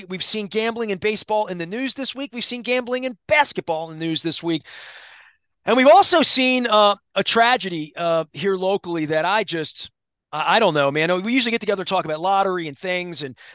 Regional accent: Dundalk, Maryland, United States; I'm from Dundalk. And I bet you didn't know that from my bedroom window, I could see the Key Bridge from my first two homes.

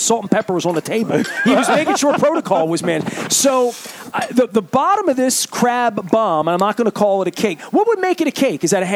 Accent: Baltimore, Maryland, United States; I've never put tartar sauce. I'm from Baltimore.

